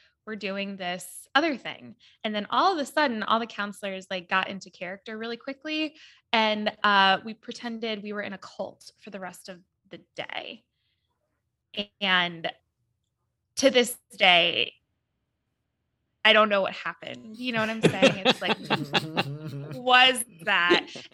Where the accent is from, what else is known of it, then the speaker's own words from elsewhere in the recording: Denver, Colorado, United States; So, I'm from Denver, and I went to a summer camp up in the mountains